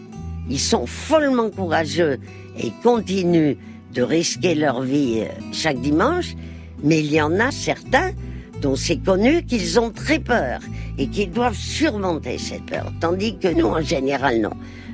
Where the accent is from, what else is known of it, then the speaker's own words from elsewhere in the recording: Madrid, Community of Madrid, Spain; comme les toreros de mon enfance à Madrid, accepter l'idée de la mort.